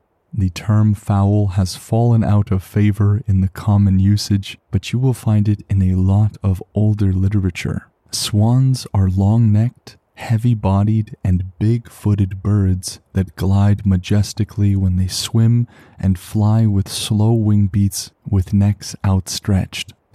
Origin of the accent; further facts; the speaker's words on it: Canada; As a Canadian, being in the Arctic tundra just feels like being in another home.